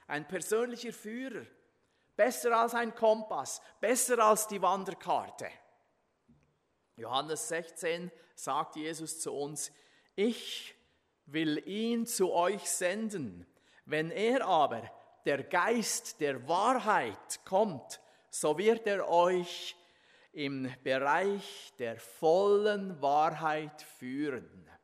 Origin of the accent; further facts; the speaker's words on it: Switzerland; Und als Schweizer geht man ja ab und zu Bergsteigen.